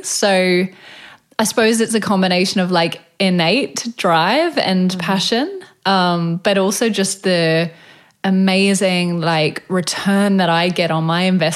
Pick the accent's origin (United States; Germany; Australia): Australia; as an Aussie small town girl like you